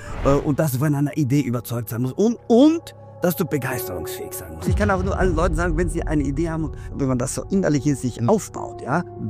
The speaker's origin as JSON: {"language": "German", "region": "Trentino-Alto Adige", "country": "Italy", "tie": "born or raised there", "said": "bin 68 Jahre alt, geboren in Südtirol und aufgewachsen in Südtirol, daher mein Akzent auch."}